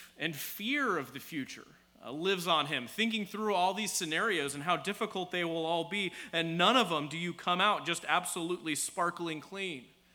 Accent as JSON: {"language": "English", "town": "Dallas", "region": "Texas", "country": "United States", "said": "We're from Dallas area, and my parents still live there, and my younger brother does."}